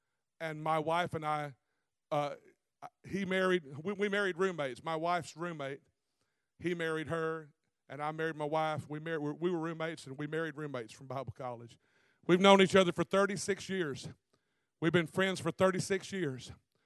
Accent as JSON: {"language": "English", "town": "Ferriday", "region": "Louisiana", "country": "United States", "tie": "born or raised there", "said": "from my hometown of Faraday, Louisiana, started out in church, sat right next to the pew by my mama."}